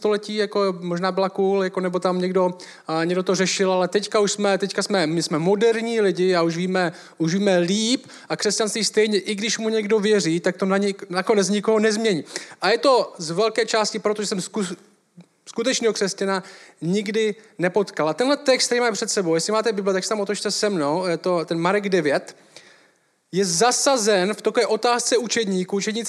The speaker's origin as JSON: {"language": "Czech", "town": "Šumperk", "region": "Olomouc Region", "country": "Czechia", "said": "jsem ze Šumperka"}